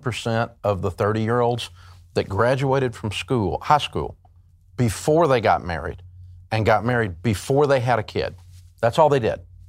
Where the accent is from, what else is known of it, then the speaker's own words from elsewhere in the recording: Tennessee, United States; I mean, I grew up in Tennessee, and we're a hillbilly culture. My family, Scotch-Irish.